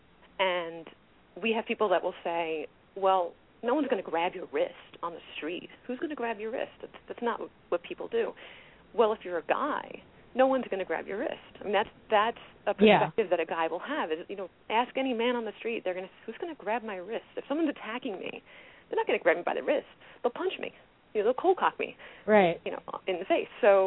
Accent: New York City, New York, United States; now in Albany, United States; I'm from New York City. I'm living in Albany now, but I'm from Queens. I was born and raised in Flushing, Queens.

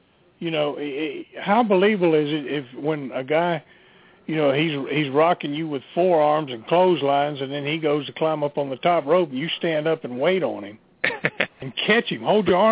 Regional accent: Mobile, Alabama, United States; Now, I grew up in Mobile. I saw Columbus TV whenever, you know, I lived in Columbus, but I really didn't remember because I was real young.

